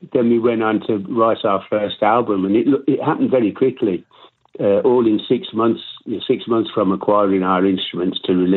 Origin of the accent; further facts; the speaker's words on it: Birmingham, West Midlands, United Kingdom; Like I said, I come from Birmingham. It was the wrong side of the tracks, if you like. It was the red light district of Birmingham. And I was surrounded by West Indians and Asians.